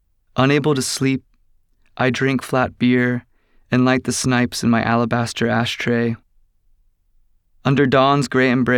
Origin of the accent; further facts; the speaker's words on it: North Carolina, United States; now in Oakland, United States; I'm from North Carolina, and I'm back here now. I live in Oakland in a shack, and it's really nice.